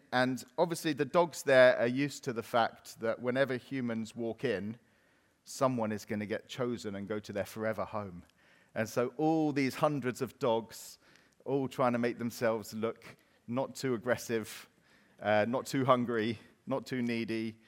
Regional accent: England, United Kingdom; And I think, as English people, we struggle to comprehend the grace of God because it's not fair.

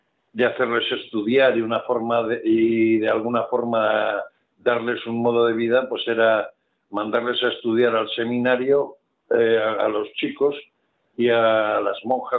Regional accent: Azcoitia, Basque Country, Spain; como en mi pueblo, en Azcoitia

